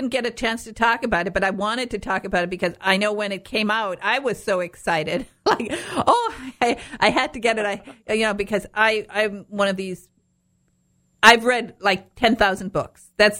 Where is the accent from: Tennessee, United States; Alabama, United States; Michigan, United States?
Michigan, United States; I'm from Northern Michigan, but I was obsessed with Jane Austen, and I saved my money.